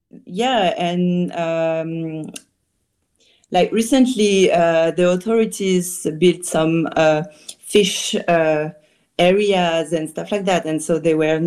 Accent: Rouen, Normandy, France; I started from Rouen, which is my hometown

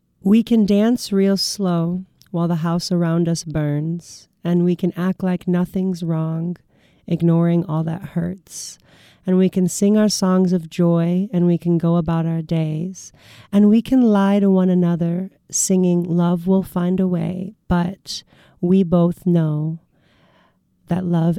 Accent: Rockford, Illinois, United States; now in Madison, United States; Well, I've performed plenty of places in my hometown of Rockford, Illinois. And then when I moved to Madison

